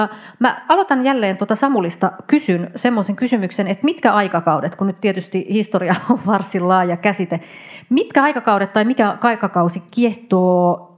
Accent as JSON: {"language": "Finnish", "town": "Helsinki", "region": "Uusimaa", "country": "Finland", "lives_now": "Tampere, Finland", "said": "edelleen täältä Tampereelta. Helsingistä alun perin, mutta on nyt parikymmentä vuotta täällä asunut, niin nyt sanon jo, että olen Tampereelta."}